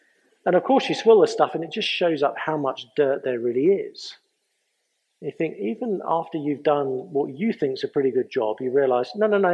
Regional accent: England, United Kingdom; now in United States; Now, I'm aware that I'm English, and I'm about to talk to Americans about dentistry, and that's not a good place for an Englishman to be.

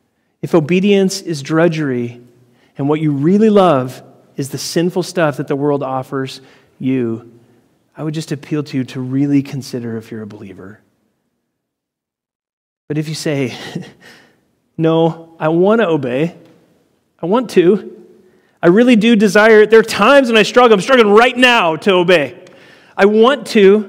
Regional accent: United States; born there; I obeyed because I was born in America, and that's my job, is to be a good Christian.

